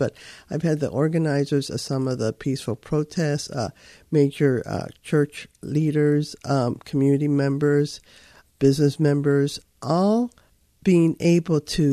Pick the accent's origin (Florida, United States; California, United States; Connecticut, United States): California, United States; Los Angeles; born there; Well, so I was born in East Los Angeles, and my parents were also born in California